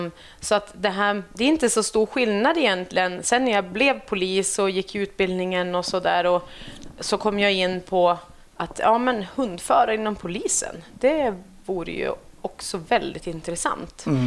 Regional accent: Jämtland County, Sweden; Nej, jag är uppvuxen i Jämtland.

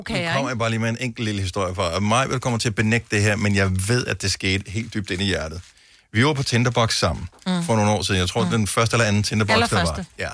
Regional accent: Region of Southern Denmark, Denmark; Jeg er opvokset på Fyn.

